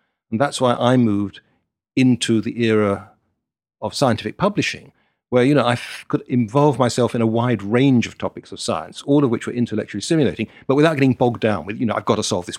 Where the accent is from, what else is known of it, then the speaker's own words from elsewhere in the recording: London, United Kingdom; I grew up in London.